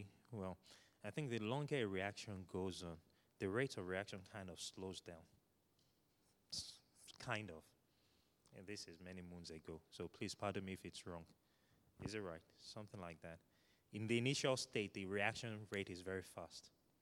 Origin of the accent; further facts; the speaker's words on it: Nigeria; born there; I'm Nigerian by birth.